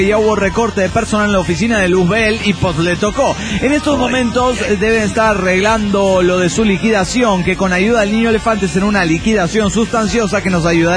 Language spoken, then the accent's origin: Spanish; Santander, Cantabria, Spain; de Santander, España.